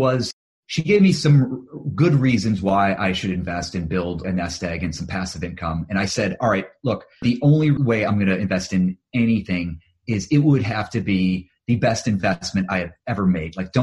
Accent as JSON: {"language": "English", "region": "Ohio", "country": "United States", "said": "I'm originally from Ohio"}